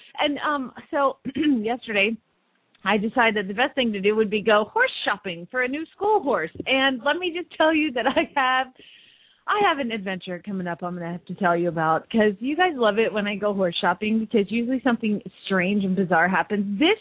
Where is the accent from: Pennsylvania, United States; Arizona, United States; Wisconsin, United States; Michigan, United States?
Arizona, United States; Phoenix; from Phoenix, Arizona